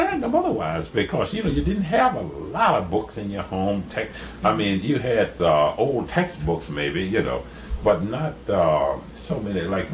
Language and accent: English; Esmont, Virginia, United States; if I went in almost any direction and told persons there, older people, that I was from Esmont, they would say, "Did you ever know Buster Scott?"